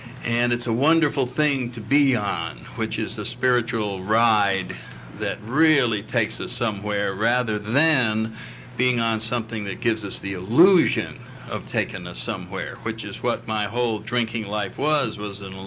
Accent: Connecticut, United States; I come from Connecticut, and I ended up living in Washington.

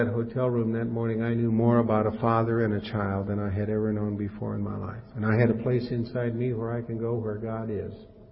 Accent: Los Angeles, California, United States; I'm from Los Angeles, and we know about urban insurrection there.

